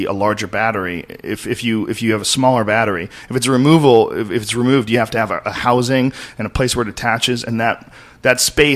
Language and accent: English; Oklahoma, United States; I hate Texas because I'm from Oklahoma